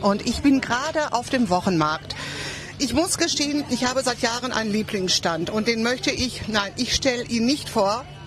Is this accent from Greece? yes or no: yes; Greece; Ich bin Griechin.